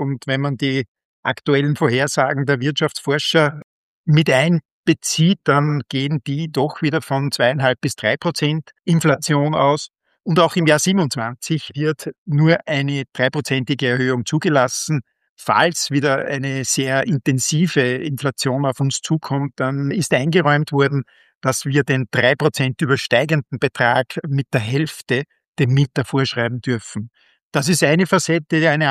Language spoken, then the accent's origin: German; Linz, Upper Austria, Austria; Ich komme aus Linz